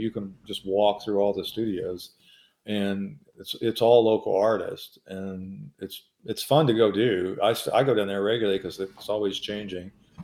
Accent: Louisville, Kentucky, United States; I'm from Louisville. If you go to Louisville, you see a lot of the same stuff downtown.

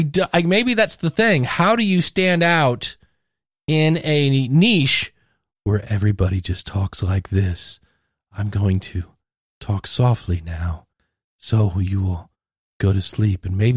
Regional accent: Akron, Ohio, United States; Yay, I'm from Akron, Ohio.

